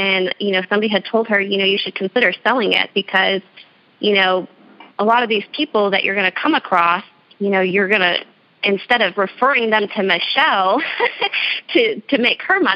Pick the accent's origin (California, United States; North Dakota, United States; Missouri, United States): California, United States; San Diego; moved away as an adult; I'm originally from the San Diego area, and back in the end of 2015, I relocated to the East Coast with my fiancé at the time.